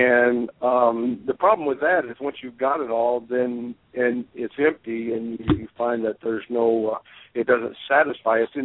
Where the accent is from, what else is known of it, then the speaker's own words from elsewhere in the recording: Flint, Michigan, United States; moved away; I used to live in Michigan. I grew up in the Detroit area, just a little bit north of Detroit in a town called Flint.